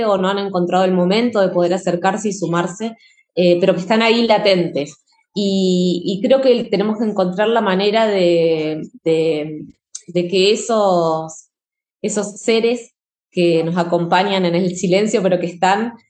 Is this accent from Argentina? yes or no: yes; Argentina; no nosotros digo como argentinos, tenemos una ley de orgánicos